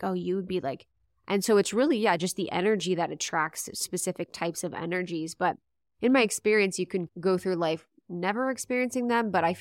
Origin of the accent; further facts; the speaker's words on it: Ohio, United States; I can think about growing up in Ohio. There's different thought forms available to people in Ohio than there is in LA.